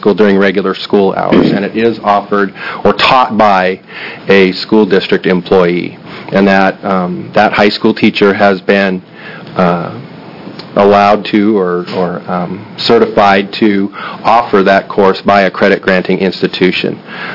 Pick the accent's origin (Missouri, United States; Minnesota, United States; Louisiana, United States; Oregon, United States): Oregon, United States; I remember when I was in high school, and I won't mention when, but I grew up in Klamath County